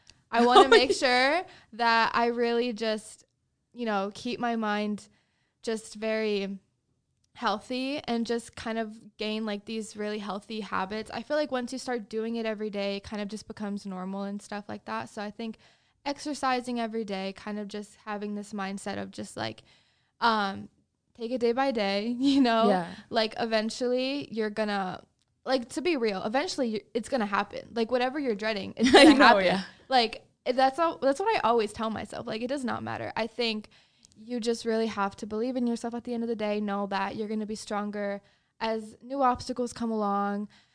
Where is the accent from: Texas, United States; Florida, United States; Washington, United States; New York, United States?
Texas, United States; Especially, you know, we're from Texas. Like coming here, it's like a huge change.